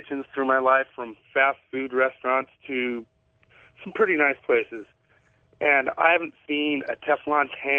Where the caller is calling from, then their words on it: Billings, Montana, United States; I'm calling from Billings